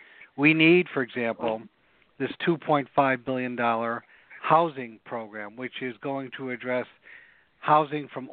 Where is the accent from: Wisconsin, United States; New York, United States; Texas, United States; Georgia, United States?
New York, United States; Cohoes; whether it's at the local level of my hometown of Cohoes or Albany, right up to the county level, and definitely at the state level.